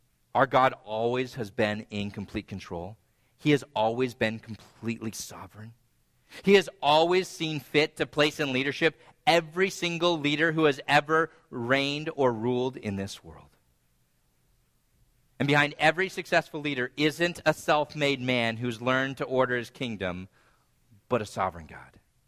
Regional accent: San Diego, California, United States; Now, growing up in San Diego, I would often go to Padre games with my dad.

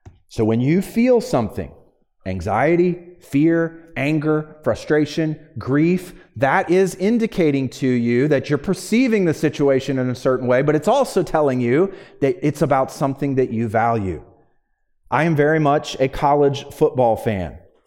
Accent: Virginia, United States; I told you I am from Virginia. Central Virginia, it's a more rural area right in the Blue Ridge Mountains, and people there drive differently than they do here.

